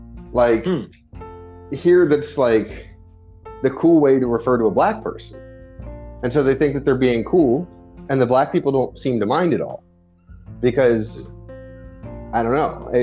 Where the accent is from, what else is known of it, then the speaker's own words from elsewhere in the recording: Singapore; also born or lived in Japan; I grew up in Singapore and in Japan. Like, that's where I spent my childhood.